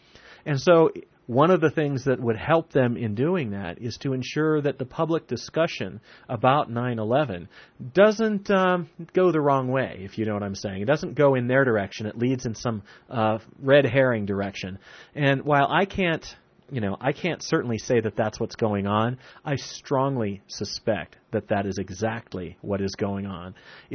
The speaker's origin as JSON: {"language": "English", "country": "United States", "said": "I'm an American, and as an American, I think it's my job to question my government."}